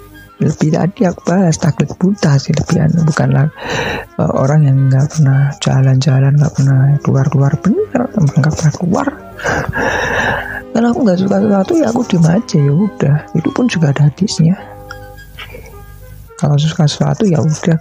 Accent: Surakarta, Central Java, Indonesia; aku nggak pernah dengar dari awal aku lahir di Solo sampai sekarang

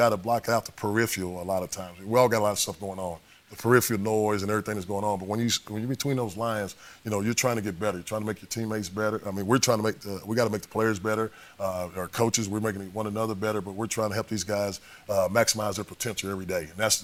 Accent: Hobbs, New Mexico, United States; I've always, you know, growing up in Hobbs, New Mexico, and my high school coach, Ralph Tasker, he always talked about bringing the right attitude every day

